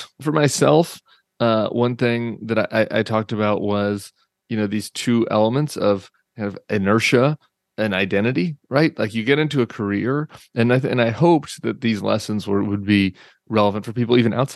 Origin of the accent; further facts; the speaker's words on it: Colorado, United States; So I grew up in Colorado and I started as a young high school kid being a political nerd.